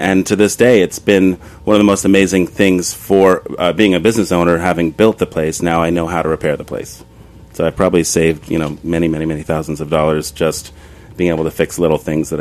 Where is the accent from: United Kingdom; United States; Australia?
United States; Long Island City, New York; We live in Queens. I was raised in Long Island City.